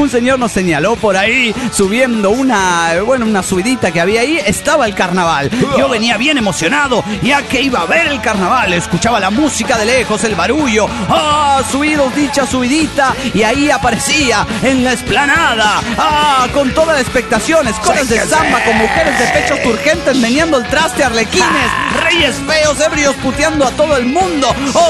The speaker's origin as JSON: {"language": "Spanish", "town": "Guadalajara", "region": "Jalisco", "country": "Mexico", "said": "de Guadalajara."}